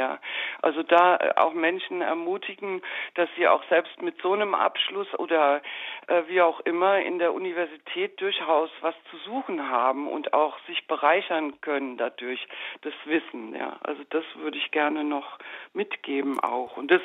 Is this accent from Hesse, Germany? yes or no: yes; Frankfurt, Hesse, Germany; ich komme aus Frankfurt oder bin in Frankfurt